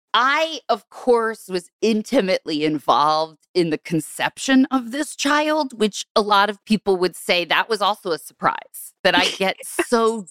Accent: New Jersey, United States; Because I was from New Jersey.

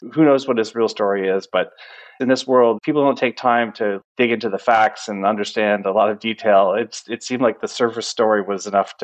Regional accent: Canada; there was an international embarrassment as a Canadian and massive controversy

